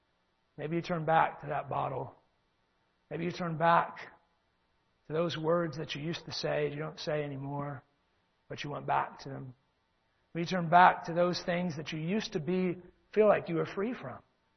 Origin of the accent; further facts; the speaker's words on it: Circleville, Ohio, United States; I remember many years ago, my hometown of Circleville, Ohio, I was walking the streets during this big festival we had called the Circleville Pumpkin Show.